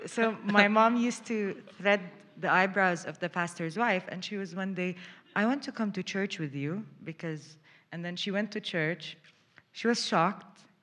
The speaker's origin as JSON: {"language": "English", "country": "Jordan", "tie": "born or raised there", "said": "We were both born and raised in Jordan. Our father is Syrian. Our mom is Jordanian. We had family in Syria."}